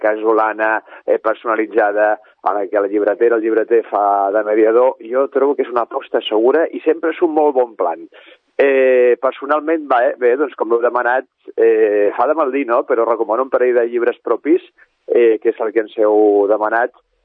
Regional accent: Tarragona, Catalonia, Spain; aquí prop de casa nostra, que som de Tarragona.

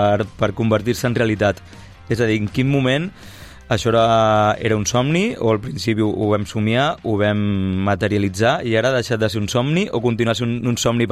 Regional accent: Sabadell, Catalonia, Spain; jo em considero una persona com molt de Sabadell

